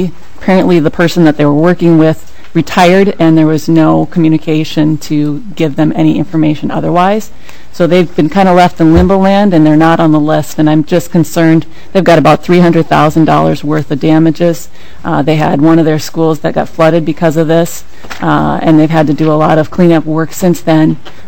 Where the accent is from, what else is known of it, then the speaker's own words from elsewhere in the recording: Plymouth, Minnesota, United States; I'm from the Plymouth area, and we were hit pretty hard by that storm in June.